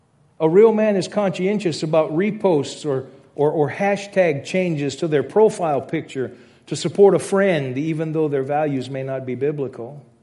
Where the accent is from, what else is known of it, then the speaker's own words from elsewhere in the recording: Louisiana, United States; I grew up in Louisiana and we said all the time, laissez les bons temps rouler, let the good times roll.